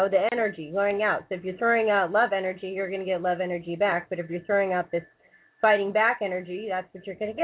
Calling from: Jordan; I'm calling from the Hashemite Kingdom of Jordan.

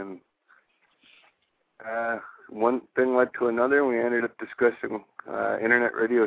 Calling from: Tampa, Florida, United States; I'm calling from Tampa, Florida. So I mean, we're practically clear across the country.

